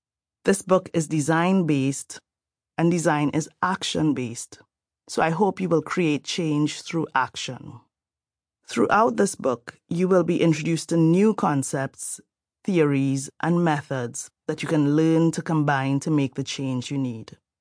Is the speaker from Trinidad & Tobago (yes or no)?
yes; Trinidad & Tobago; I am from Trinidad and Tobago, and with those base ingredients, I might make either bake, a type of bread with no yeast, or boiled dumplings.